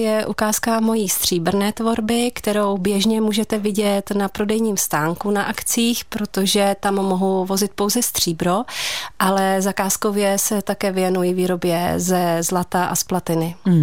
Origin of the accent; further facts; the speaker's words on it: Rudník, Hradec Králové Region, Czechia; firmu mám pořád v Rudníku, protože … z Rudníku, ale domeček ateliér mám v Dolní Olešnici